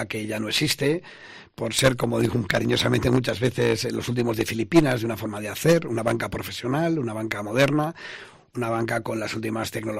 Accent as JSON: {"language": "Spanish", "town": "León", "region": "Castile and León", "country": "Spain", "said": "somos gente de León, al fin y al cabo, que convive aquí socialmente"}